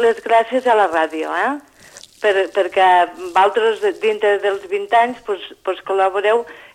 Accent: Falset, Catalonia, Spain; hem estat uns quants d'aquí Falset, hem estat a Venècia

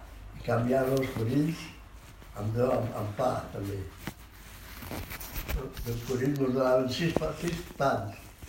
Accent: Cornudella de Montsant, Catalonia, Spain; born there; A Cornudella.

